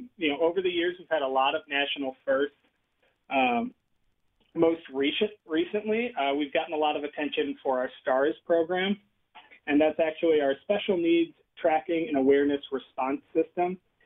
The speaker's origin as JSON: {"language": "English", "town": "St. Louis", "region": "Missouri", "country": "United States", "tie": "born or raised there", "said": "I grew up in St. Louis, so I was born and raised here in town, was a Kirkwood High School graduate"}